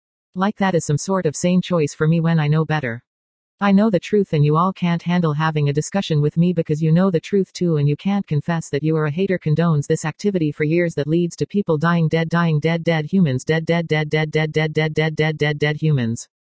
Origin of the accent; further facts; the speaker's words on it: San Bernardino, California, United States; born there